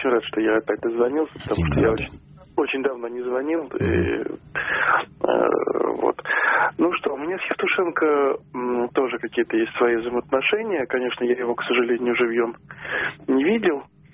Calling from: Saint Petersburg, Russia; Я тоже из Петербурга.

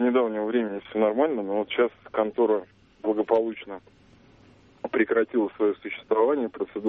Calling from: Moscow, Russia

